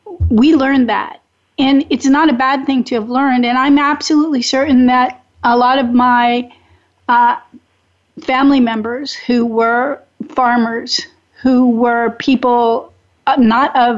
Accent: Oregon, United States; And I still had the regionalisms in my voice from growing up in Oregon.

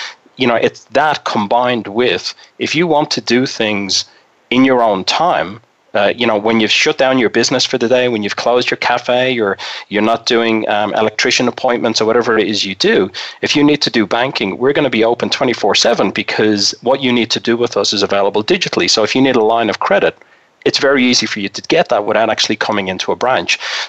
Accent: Ireland; also born or lived in Australia; now in United States; Yeah, I've got the polluted accent, so a bit like yourself, Fred. Originally from Ireland, but I spent 18 years in Australia, so my accent's just confused now, and I've been in Colorado for 2 years.

